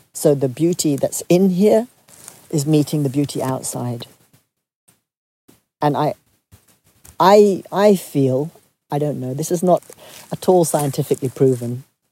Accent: France; English is a second language; You know, I come from France where people like to protest a lot.

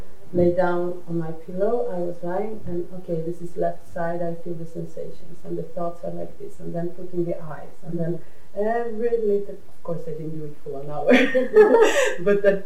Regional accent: Myanmar; English is a second language; Well, not continuously, obviously, since I came from Burma

